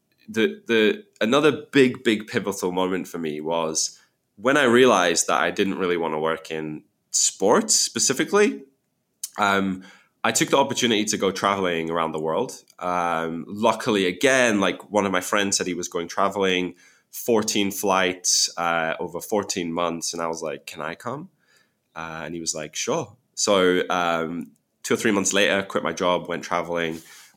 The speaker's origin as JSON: {"language": "English", "town": "Berwick-upon-Tweed", "region": "North East England", "country": "United Kingdom", "tie": "born or raised there", "said": "So I grew up in Northumberland, which is in England. It's the most northern county in England. And not only that, I grew up in the most northern town in England, which is called Berwick-upon-Tweed."}